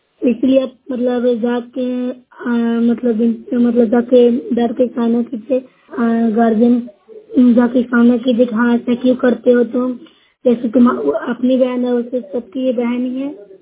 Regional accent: Bihar, India; मैं नौसरा ब्लॉक से हूँ, जिला नालंदा की रहने वाली हूँ।

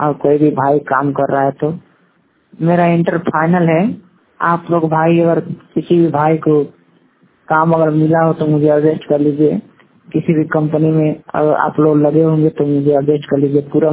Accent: Ballia, Uttar Pradesh, India; मैं बलिया डिस्ट्रिक्ट से हूँ, यूपी से।

